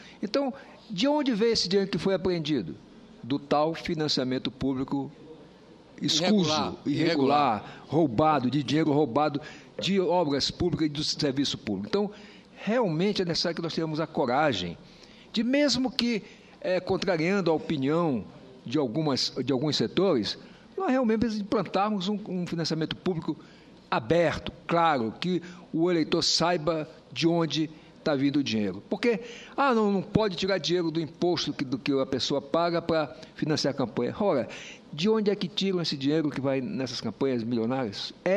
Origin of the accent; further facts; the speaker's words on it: Roraima, Brazil; e vi lá no meu estado, Roraima, que é o menor colégio eleitoral do Brasil.